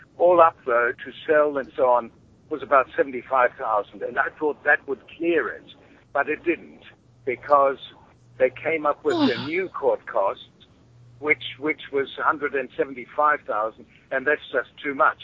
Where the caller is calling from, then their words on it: South Australia, Australia; I'm sitting in a car. I'm 100 kilometers from Adelaide, and I'm almost in the middle of nowhere